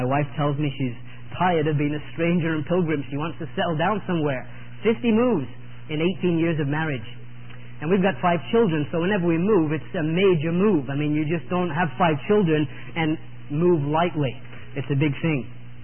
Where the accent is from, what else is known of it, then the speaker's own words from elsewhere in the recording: England, United Kingdom; You've probably guessed that I'm not from Washington, Georgia, really. That's just a front. I'm an Englishman.